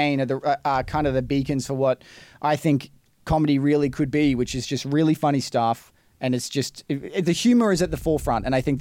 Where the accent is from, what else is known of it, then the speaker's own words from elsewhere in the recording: Brisbane, Queensland, Australia; And thanks for jumping on because we're from Brisbane.